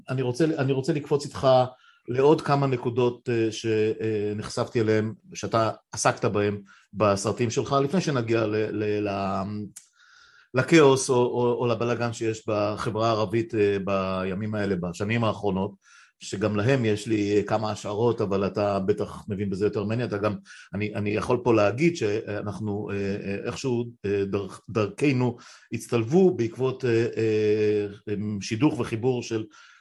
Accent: Northern District, Israel; גדלנו בעמק, והיו, זה מצחיק, היו שם בשיבלי לידכם

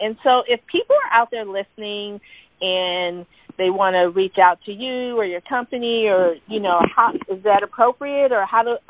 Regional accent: California, United States; Californians, like I'm from California

